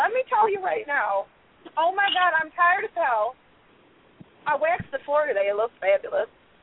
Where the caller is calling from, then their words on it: Massachusetts, United States; I don't need no fancy introduction, Western Massachusetts.